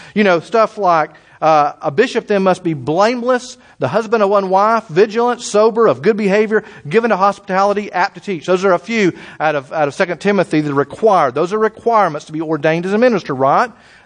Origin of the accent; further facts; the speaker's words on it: Texas, United States; So I know, poor Texas. I'm from Texas. I can do that.